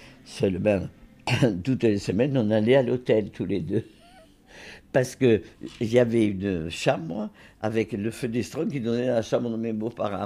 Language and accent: French; Corsica, France; Oui, parce que quand on est corse, à 7 ans, mon père, il m'emmenait à la campagne, il m'apprenait à tirer.